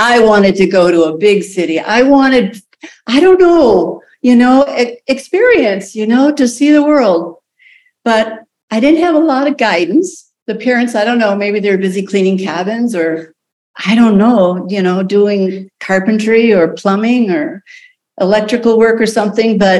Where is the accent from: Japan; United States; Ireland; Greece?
United States; South Dakota; I grew up pretty much in the Wild West, literally. I grew up in a flyover country, South Dakota, in the mountains.